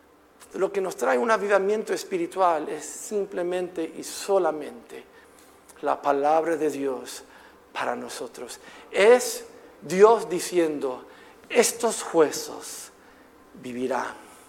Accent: Puerto Rico; Nacido y criado aquí, puertorriqueño, a mí me encanta el arroz blanco y habichuelas.

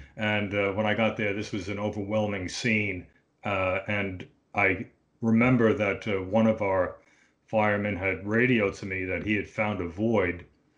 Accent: Bronx, New York, United States; now in New Jersey, United States; No, I grew up in the Bronx.

